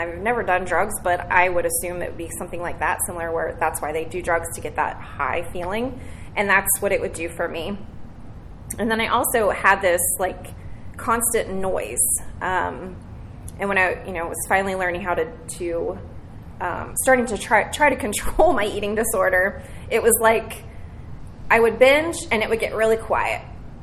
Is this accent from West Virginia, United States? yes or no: yes; Morgantown, West Virginia, United States; born there; So, so I was born in Morgantown, West Virginia in December of 1980. If you don't know what that is, like, an hour south of Pittsburgh, right at the top of West Virginia.